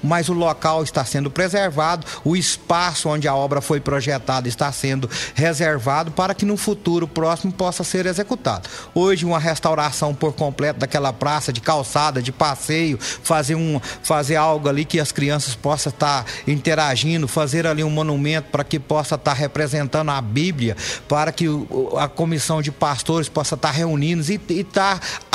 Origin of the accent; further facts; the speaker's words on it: Brazil; os moradores do bairro São Judas Tadeu, onde eu nasci e criei nas proximidades daquele bairro, no bairro São Benedito.